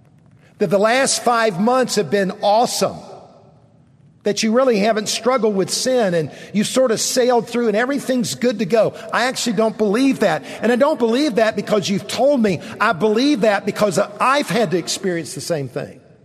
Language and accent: English; Columbia, South Carolina, United States; When I was a kid growing up, I grew up here in Columbia, South Carolina.